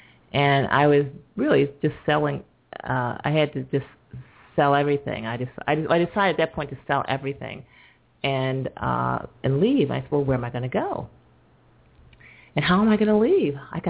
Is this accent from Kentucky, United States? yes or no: no; Syracuse, New York, United States; moved away as an adult; And I'm from Syracuse, New York, so I was ready for a little bit of hot.